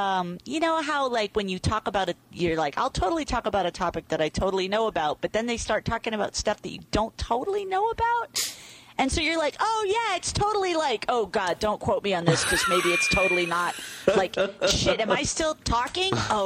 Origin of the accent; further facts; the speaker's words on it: New England, United States; I'm from New England. We can't even talk, much less talk about ourselves.